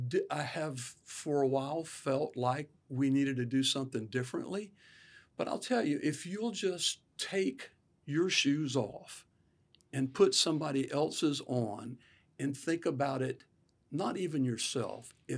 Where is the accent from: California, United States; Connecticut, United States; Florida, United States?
Florida, United States; Belle Glade; For sure. I was having a flashback the other day about my BB gun and hunting meadowlarks out in the pasture barefooted